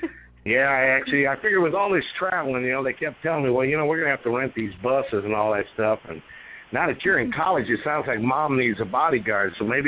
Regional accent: Washington, United States; And then we left out of Nashville and actually ended up coming up into my hometown up here into Washington.

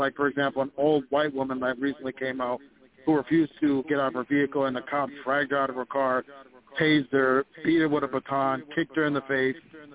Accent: Minneapolis, Minnesota, United States; This is because I'm from Minneapolis when the whole BLM protests were going on.

